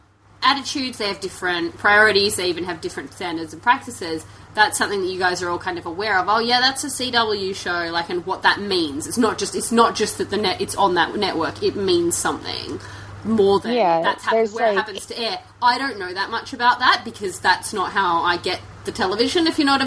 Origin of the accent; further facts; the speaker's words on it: Australia; I don't have that much awareness as an Australian of, like, what the network reputations are